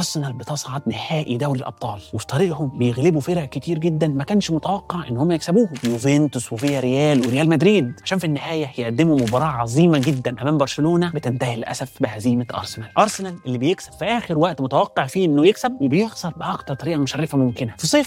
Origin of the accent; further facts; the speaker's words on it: Mansoura, Dakahlia, Egypt; كان لسه نادي اجتماعي بتاع الحوار كده عندنا في المنصوره